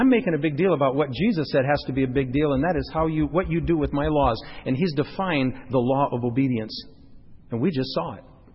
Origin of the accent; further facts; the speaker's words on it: South Dakota, United States; I grew up in South Dakota, and I took American history, U.S. history, in high school